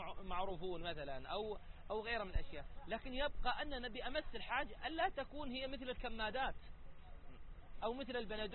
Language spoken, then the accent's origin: Arabic; Saudi Arabia; عندنا بالسعودية